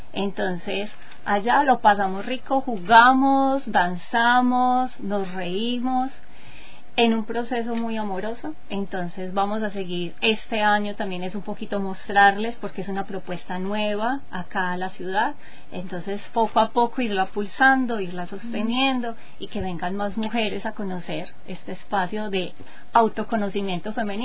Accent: Colombia; Yo soy de Colombia y he sido un lugar, ha sido una casa donde yo he podido llegar

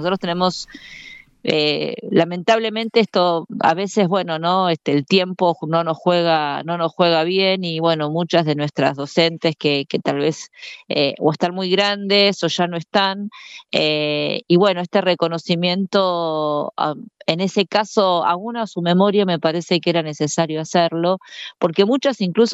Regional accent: Argentina; esta tremenda historia que prácticamente nos invadió como argentinos y argentinas.

